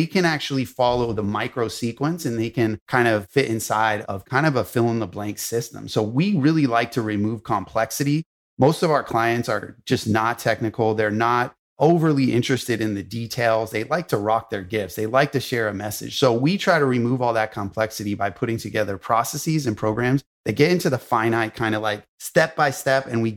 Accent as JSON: {"language": "English", "town": "Los Angeles", "region": "California", "country": "United States", "tie": "born or raised there", "said": "So, I grew up in Hollywood in Los Angeles."}